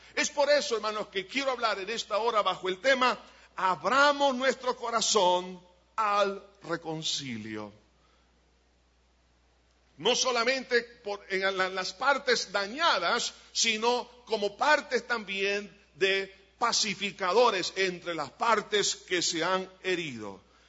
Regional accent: El Salvador; que no exista ni nada que nos separe como salvadoreños

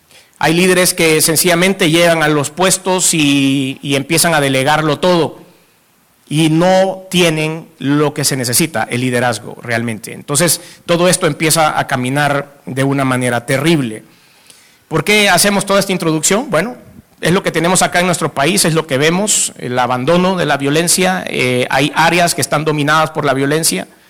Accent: El Salvador; Como los salvadoreños estamos en todos lados.

